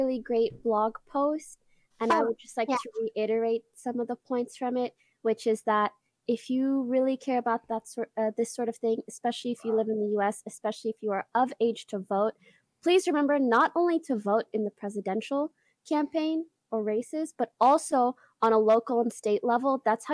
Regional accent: Canada; I'm Canadian and I only have a visa, so I don't think I can vote.

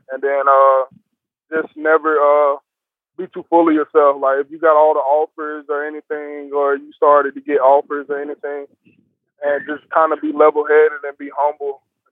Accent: Florida, United States; Unique, because like you said, we have I'm from Florida. We have a bunch of people from different parts of the different parts.

